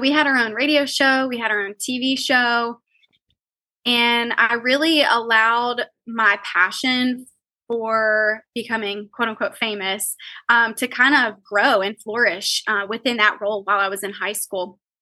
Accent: Wheeling, West Virginia, United States; now in Ohio, United States; Born and raised in Wheeling, West Virginia. I'm in the northern panhandle of West Virginia, which it's been awesome living here my whole life

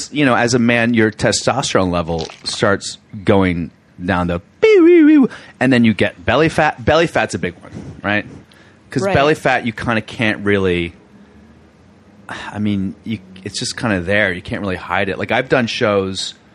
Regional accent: New Delhi, Delhi, India; I'm from New Delhi. I'm from India. People do not realize why my accent.

